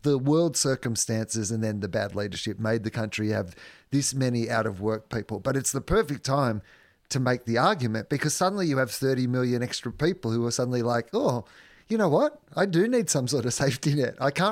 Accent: Australia; as an Australian

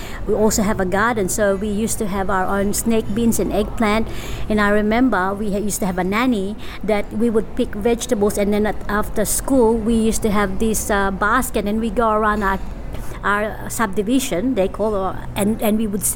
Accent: Central Luzon, Philippines; Okay, I'm from Luzon, which is called Tarlac. That's the actual, you would say that's the region.

